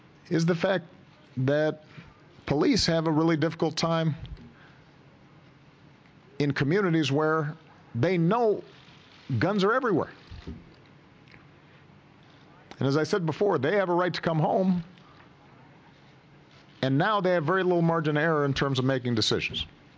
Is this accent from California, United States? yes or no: no; Chicago, Illinois, United States; born or raised there